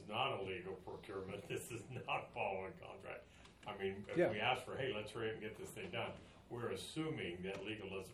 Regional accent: Wichita, Kansas, United States; You know, I'm from Wichita, Kansas, and I build maintenance shops for airports all over the world

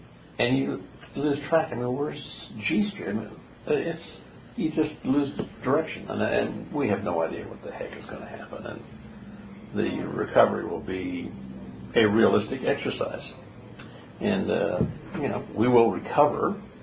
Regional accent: California, United States; also born or lived in Oklahoma; I grew up down in Southern California, so you have some earthquake experience, though, still. Lived in Oklahoma for a while, too

